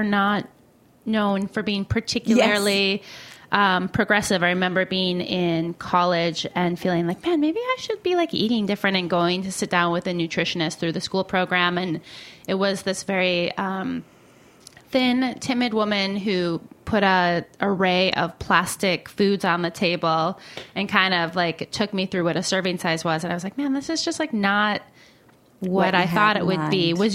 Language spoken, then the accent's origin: English; New York City, New York, United States; That's like, I'm a New Yorker.